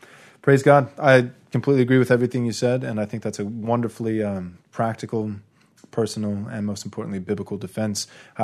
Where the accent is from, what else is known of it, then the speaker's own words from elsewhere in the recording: United States; born there; I was born in America in 1986. So along with anybody else raised in a typical American church, I was pre-mill